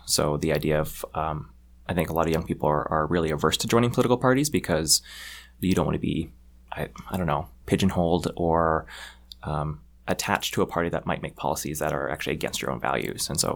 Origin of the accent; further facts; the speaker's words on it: Langley, British Columbia, Canada; also born or lived in Vancouver / Caribbean; I was born in Vancouver. I was raised actually in Langley out in the burbs and mostly raised there, except for a slight stint where my family moved to the Caribbean